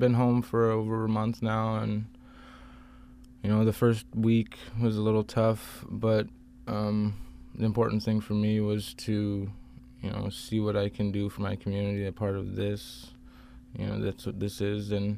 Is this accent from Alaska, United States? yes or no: yes; Dillingham, Alaska, United States; I'm born and raised in Dillingham. I'm 25 years old.